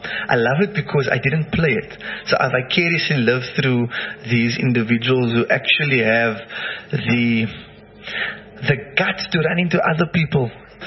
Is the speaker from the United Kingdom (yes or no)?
no; South Africa; I'm not only saying this because I'm South African, my blood is green through and through